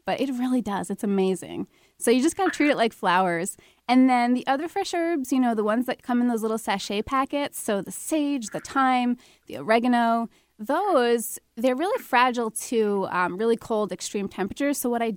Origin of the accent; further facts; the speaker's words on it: New York, United States; accent: New York; Yes, my New York accent is slipping out.